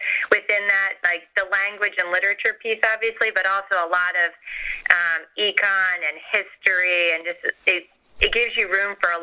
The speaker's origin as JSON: {"language": "English", "region": "Pennsylvania", "country": "United States", "tie": "born or raised there", "said": "I grew up outside Philadelphia in the suburbs on the main line, so near the area where Villanova University is, etc."}